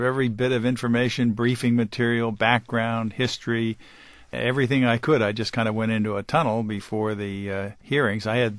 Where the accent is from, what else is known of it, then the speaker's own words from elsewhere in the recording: Pittsburgh, Pennsylvania, United States; going back to my first service as a United States attorney in my hometown of Pittsburgh